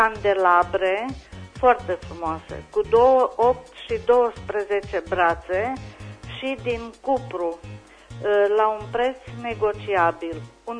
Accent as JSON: {"language": "Romanian", "town": "Anina", "region": "Caraș-Severin", "country": "Romania", "said": "sunt din Anina și aș vrea să revin cu un anunț"}